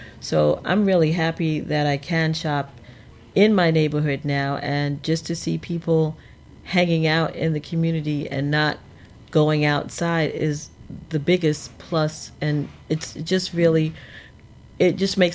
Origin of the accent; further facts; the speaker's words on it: Brooklyn, New York, United States; I think it's hard to respond being an insider. I've always lived in Bed-Stuy.